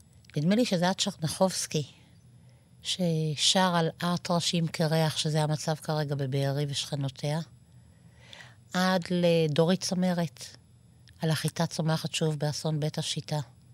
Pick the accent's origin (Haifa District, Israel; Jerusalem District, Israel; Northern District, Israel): Northern District, Israel; Ma'alot; זה עוטף ישראל, אני באה ממעלות, אנחנו עוטף צפון.